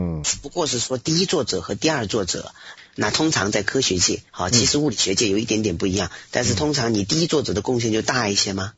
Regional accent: China; 这是个要从我们中国人丁肇中开始讲起。

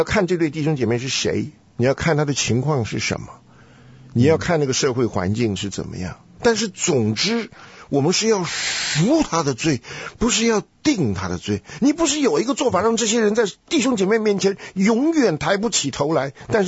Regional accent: China; 这个文化大革命的血啊，还在我们中国人心里面流，不知道流到什么时候才会停啊。

